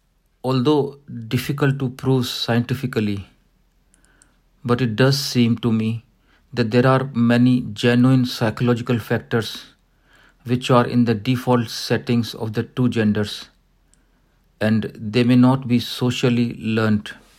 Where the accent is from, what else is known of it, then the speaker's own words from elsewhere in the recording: India; in my experience of growing up in India, I had noticed that most of my female relatives